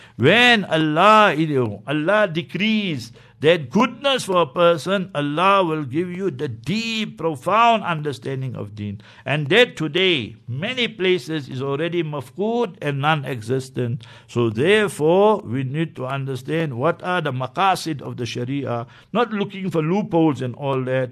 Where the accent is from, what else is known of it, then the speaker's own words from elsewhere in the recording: Heidelberg, Gauteng, South Africa; In South Africa also we know that. I know in my hometown, Heidelberg, an incident took place many, many years ago.